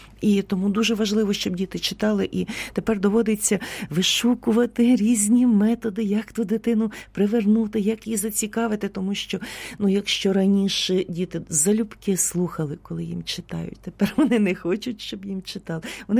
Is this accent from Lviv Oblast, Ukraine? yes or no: no; Mamaivtsi, Chernivtsi Oblast, Ukraine; born there; Народилася я на Буковині під Чернівцями, там таке дуже гонорове село Мамаївці, гарне таке величезне село, в ньому тепер 4 церкви, але набагато більше ресторанів, ну таке воно пишне село.